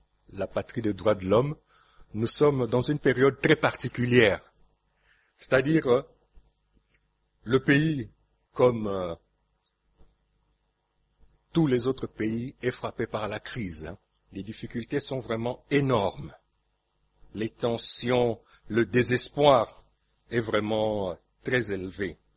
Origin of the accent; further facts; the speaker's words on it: DR Congo; Moi, je suis du Congo, Congo-Kinshasa.